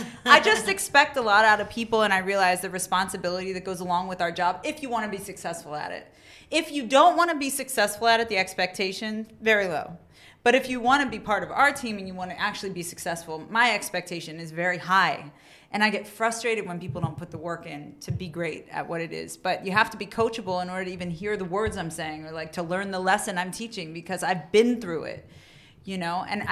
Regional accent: East Coast, United States; Like, he was, like, really important to L.A. But I'm from the East Coast, so, yeah.

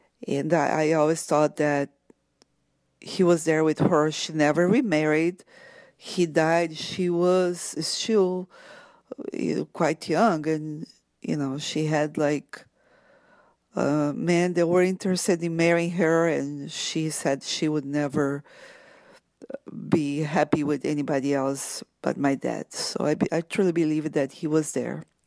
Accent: Brazil; English is a second language; moved away as an adult; I am from Brazil. I'm Portuguese descendant, and that's why I have this accent. And even though I'm here for 25 years, I can't help it. I still have it.

